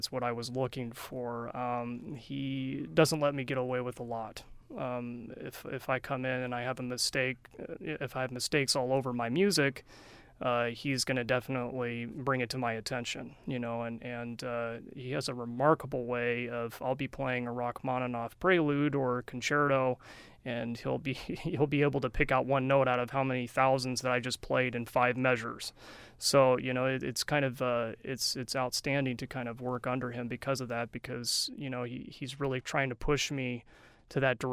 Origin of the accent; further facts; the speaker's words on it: California, United States; moved away; California, Southern California.